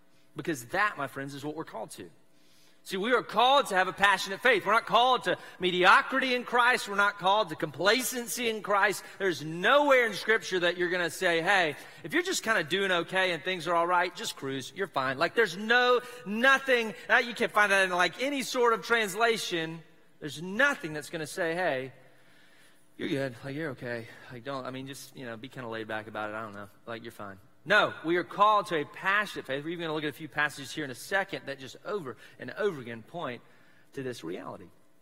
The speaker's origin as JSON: {"language": "English", "region": "Mississippi", "country": "United States", "said": "I've been here for a hot second. I'm from South Mississippi. We got no professional teams at all."}